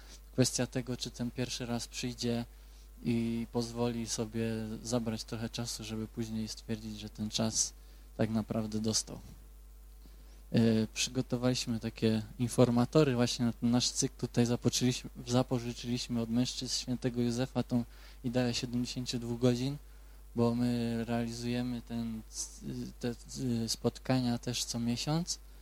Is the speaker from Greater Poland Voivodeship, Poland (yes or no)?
yes; Greater Poland Voivodeship, Poland; Może my nie jesteśmy z Poznania, ale koło z z okolic Poznania.